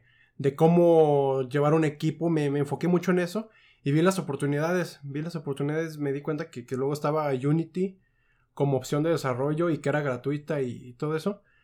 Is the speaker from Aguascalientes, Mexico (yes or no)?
yes; Aguascalientes, Mexico; Ok, bueno, pues yo soy un sujeto de Aguascalientes.